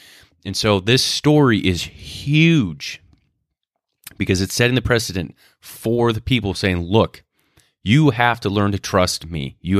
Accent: United States; which I'm American, so I don't know what a meter is.

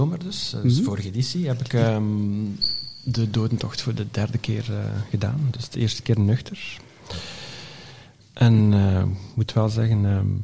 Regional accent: Ronse, East Flanders, Belgium; Ja, ik kom van Ronse. Mm-hmm. Dat is diep in Oost-Vlaanderen. Eigenlijk praktisch tegen de grens van Henegouwen. Maar ik zit daar goed.

